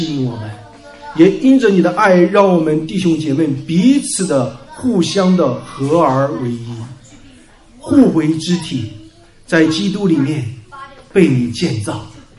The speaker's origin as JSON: {"language": "Chinese", "region": "Jiangsu", "country": "China", "said": "他问我你是从哪里来的，我说从江苏来的"}